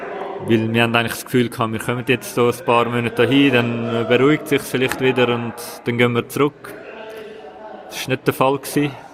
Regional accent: Zurich, Switzerland; Zürich, im Kreis 3. Mhm. Bin ich aufgewachsen. Ich bin hier in der Schule.

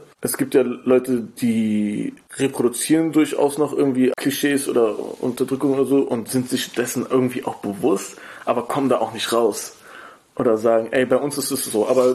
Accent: Berlin, Germany; ich komme aus Kreuzberg und da war halt früher ein bisschen, es war nicht wie heutzutage es ist, sondern es war auch ein sozial schwacher Bezirk

